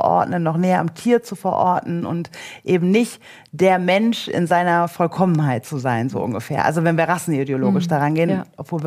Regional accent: Germany; born or raised there

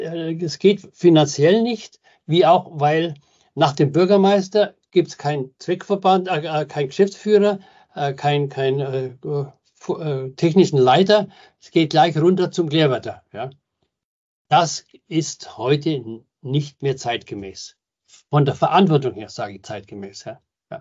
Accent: Bavaria, Germany; Jetzt komme ich zwar aus Bayern

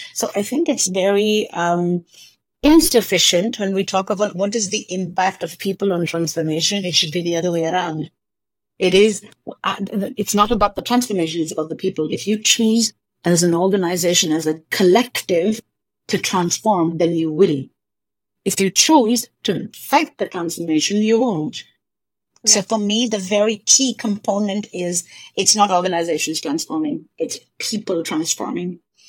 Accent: India; English is a second language; And I hope in the future that I will do more to contribute to my home country. From India, I actually wrote this down.

